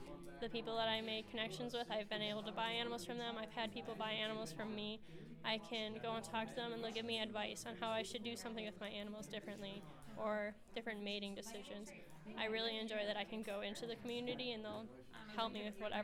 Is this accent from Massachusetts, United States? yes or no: no; Cecil, Wisconsin, United States; I am from Cecil, Wisconsin, which is about 20 minutes from Green Bay, Wisconsin, and I live on my family's 100-cow Holstein and Jersey farm